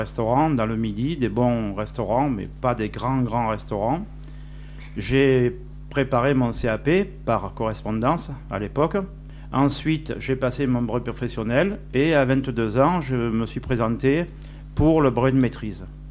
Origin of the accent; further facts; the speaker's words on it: France; now in Egypt; Oui, alors disons, je suis français.